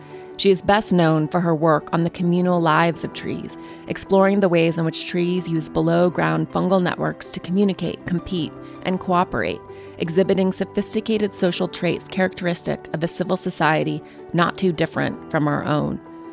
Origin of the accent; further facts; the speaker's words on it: Montana, United States; I'm from Montana